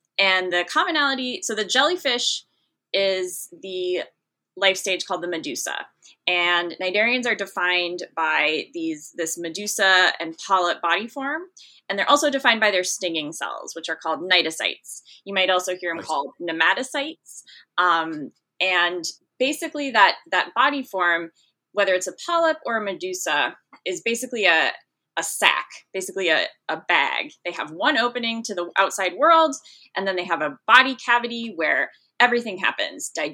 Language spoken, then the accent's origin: English; Minnesota, United States; Well, I grew up in Minnesota in the, like, I think to get further from the ocean, you have to go to Siberia.